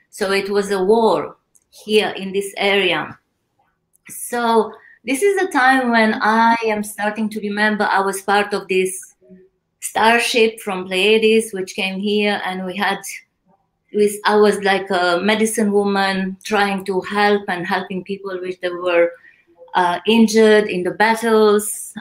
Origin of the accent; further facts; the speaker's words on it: Austria; English is a second language; now in Australia; I flew from Austria in Australia, and it was winter.